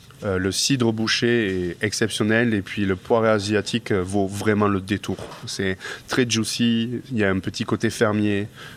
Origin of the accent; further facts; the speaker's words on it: Toulouse, Occitanie, France; Je suis originaire de Toulouse, donc les premiers vins du Languedoc sont seulement à 30 ou 45 minutes.